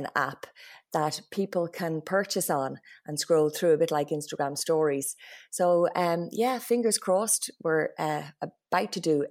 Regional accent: Rathfarnham, Leinster, Ireland; I'm from Rathfarnham, and all my family, I've got six siblings. And my mom lives in Rathfarnham still.

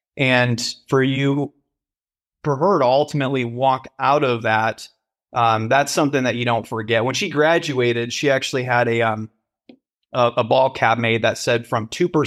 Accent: Fremont, Michigan, United States; There was a news outlet in my hometown of Fremont, Michigan, that had heard about it.

